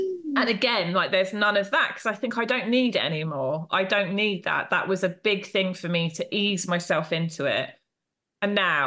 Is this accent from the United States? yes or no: no; Portsmouth, South East England, United Kingdom; Yeah, so on my hometown one, my Portsmouth one, I'm doing it exactly a year to the day that I did it.